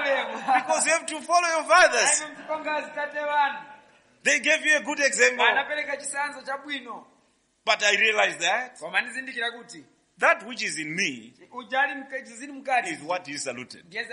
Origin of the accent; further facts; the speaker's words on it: Zimbabwe; So I told him I come from Zimbabwe.